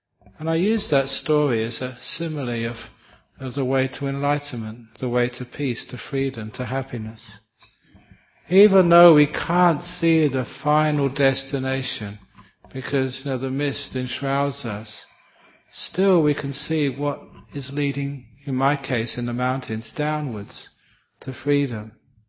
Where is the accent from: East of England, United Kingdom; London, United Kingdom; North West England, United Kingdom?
London, United Kingdom; I often say I was actually grew up in the bush. Shepherd's Bush. The suburb of London, but still the bush, we used to call it.